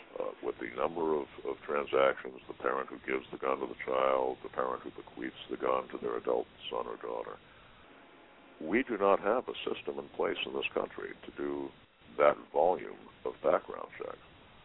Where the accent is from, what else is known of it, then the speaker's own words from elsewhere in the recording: New England, United States; growing up in New England, literally a couple of hours' drive from Concord to Lexington